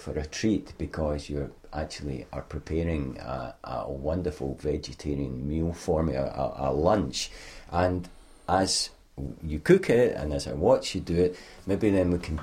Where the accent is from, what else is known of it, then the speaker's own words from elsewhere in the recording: Glasgow, Scotland, United Kingdom; born there; Now, I was born in Glasgow as well, but my upbringing was not like that.